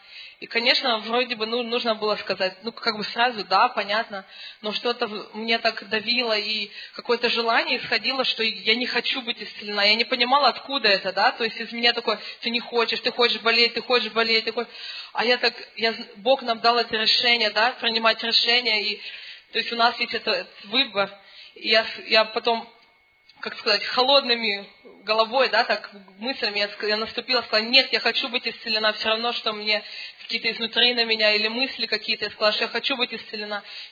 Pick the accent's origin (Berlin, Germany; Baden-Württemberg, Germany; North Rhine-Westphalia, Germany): North Rhine-Westphalia, Germany; Cologne; я из Кёльна.